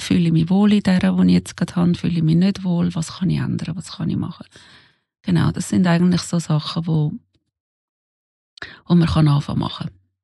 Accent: Switzerland; Und auch bei uns in der Schweiz einmal die Wissenschaftler einmal dahinter würden

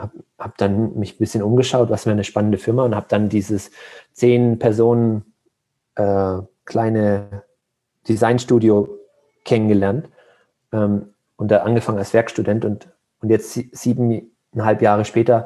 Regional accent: Heilbronn, Baden-Württemberg, Germany; Ja, ich bin aufgewachsen im Schwabenland, ne? Im Heilbronner Raum. Bin da auch zur Schule gegangen, im Gymnasium

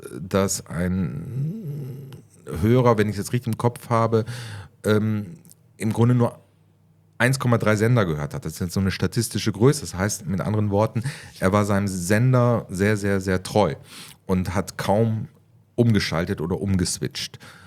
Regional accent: Northern Germany, Germany; now in Mallorca, Spain; ich habe es dann als Norddeutscher so sukzessive immer ein bisschen tiefer geschafft. Österreich, Schweiz, naja. Und dann kam eine Zufallsbegegnung und dann ist es plötzlich Mallorca geworden.

